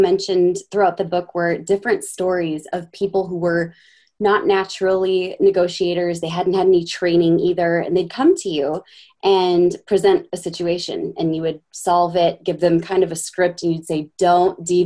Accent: Minnesota, United States; Born and raised in Minnesota.

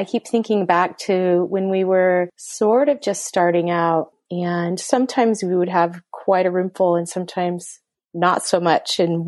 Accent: Indiana, United States; I grew up in the Midwest in Indiana

